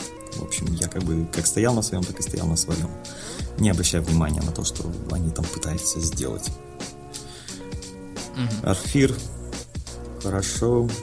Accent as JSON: {"language": "Russian", "town": "Omsk", "region": "Omsk Oblast", "country": "Russia", "said": "Я из Омска. Это такая обочина России."}